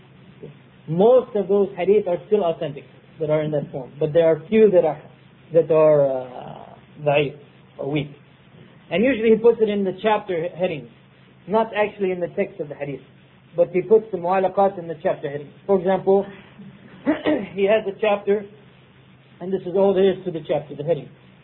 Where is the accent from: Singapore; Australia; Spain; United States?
Spain; Ibn Hazm, one from Spain, my home country